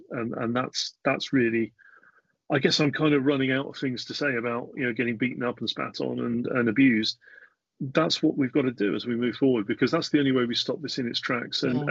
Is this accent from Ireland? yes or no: yes; Ireland; And yeah, I've been saying that as an Irish citizen myself, to some of my Irish friends, they're seeing it already.